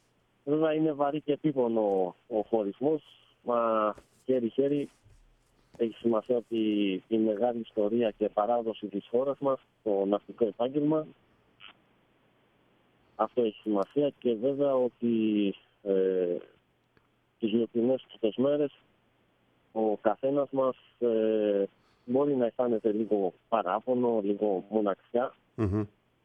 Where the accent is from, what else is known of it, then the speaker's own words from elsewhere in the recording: Greece; Μόνο εγώ είμαι Έλληνας.